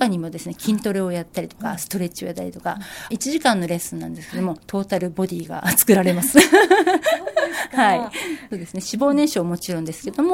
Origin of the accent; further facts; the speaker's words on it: Tokyo, Japan; now in Fujisawa, Japan; 私はですね、東京都出身で、結婚を機にこちらの藤沢市の方にですね、嫁、いできたような状態なんですけども